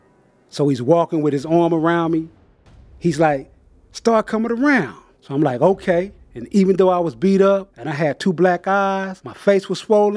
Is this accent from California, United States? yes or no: yes; Los Angeles, California, United States; I grew up in South Central Los Angeles. Both parents was in the household. I'm in the middle of 5 siblings.